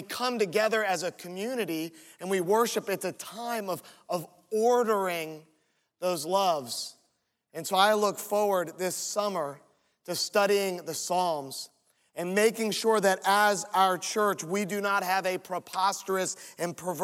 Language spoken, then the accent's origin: English; Virginia Beach, Virginia, United States; I'm a Mets fan growing up in Virginia Beach with the Tidewater Tides.